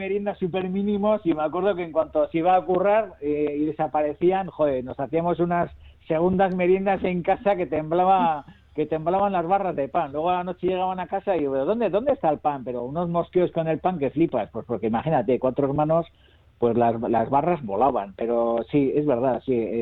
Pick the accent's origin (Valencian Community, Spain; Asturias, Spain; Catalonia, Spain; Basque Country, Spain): Basque Country, Spain; Hondarribia; yo soy de Hondarribi y aquí tenemos dos pastelerías muy buenas